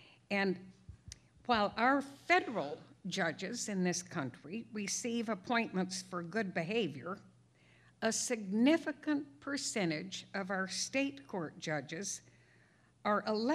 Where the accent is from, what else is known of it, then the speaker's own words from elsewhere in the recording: El Paso, Texas, United States; Now, I grew up in the Southwest, was born in El Paso, went to school there.